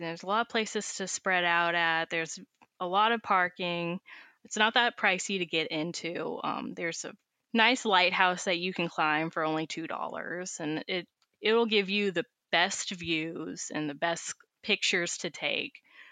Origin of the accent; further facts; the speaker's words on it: Bulverde, Texas, United States; I'm from the San Antonio area, a little small town right above that called Bulverde.